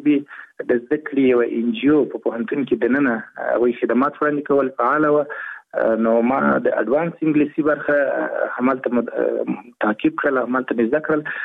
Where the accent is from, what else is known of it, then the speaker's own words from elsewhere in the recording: Helmand, Afghanistan; د هلمند ولایت د نوي ولسوالۍ يم په هلمند کې زیږیدلی يم او لومړنی زده کړې مې د شوندې د کریم په هلمند کې کړی